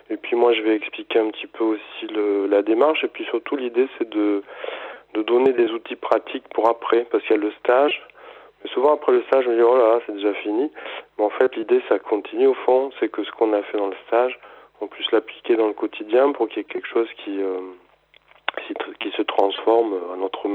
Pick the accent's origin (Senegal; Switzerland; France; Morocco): France; Montauban, Occitanie; also born or lived in Paris region; je suis originaire de Montauban, mais j'étais en région parisienne.